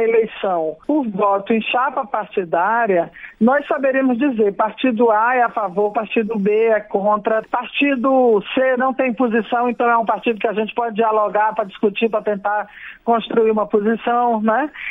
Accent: Northeast Region, Brazil; E como eu sou nordestina e sou mulher, só tenho a ficar feliz.

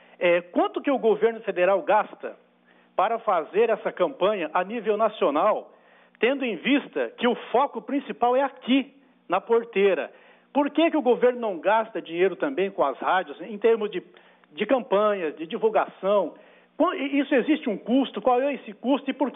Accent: Mato Grosso do Sul, Brazil; nós também que somos aqui do estado de Mato Grosso do Sul, isso nos preocupa

